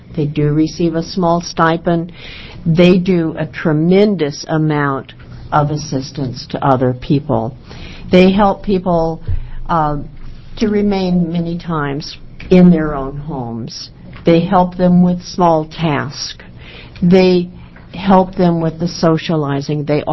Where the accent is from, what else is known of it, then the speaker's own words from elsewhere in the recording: Eugene, Oregon, United States; I am from Eugene.